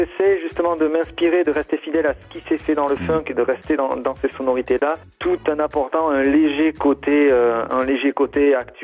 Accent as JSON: {"language": "French", "region": "Nouvelle-Aquitaine", "country": "France", "said": "moi, je viens de la région du Pays Basque"}